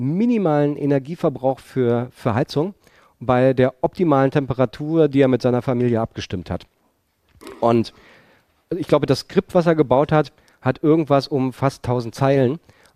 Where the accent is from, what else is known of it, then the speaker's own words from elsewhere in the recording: Berlin, Germany; ich komme aus Berlin